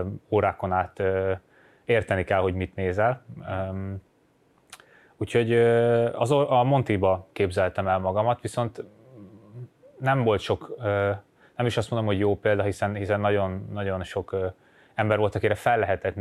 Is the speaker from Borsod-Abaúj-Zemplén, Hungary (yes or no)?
no; Csömör, Pest, Hungary; Csömörön, ahol születtem. És ugye én úgy nőttem fel, hogy a helyi gyerekek